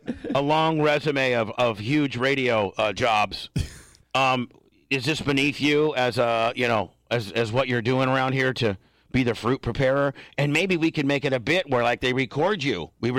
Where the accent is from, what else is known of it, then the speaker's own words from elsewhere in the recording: Indiana, United States; Well, I'm from Indiana. I barely graduated high school.